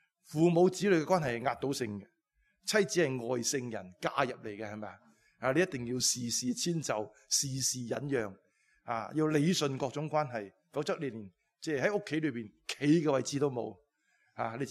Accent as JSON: {"language": "Cantonese", "country": "China", "said": "我哋中国人传统中国嘅睇法系唔一样嘅。我哋中国最基本嘅关系系父子关系"}